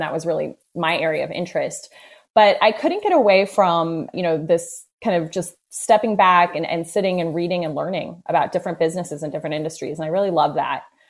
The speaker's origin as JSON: {"language": "English", "town": "Indianapolis", "region": "Indiana", "country": "United States", "tie": "born or raised there", "lives_now": "New York, United States", "said": "I grew up in Indianapolis, Indiana, but my family actually, my parents were both born and raised in New York and always knew I was going to move to New York."}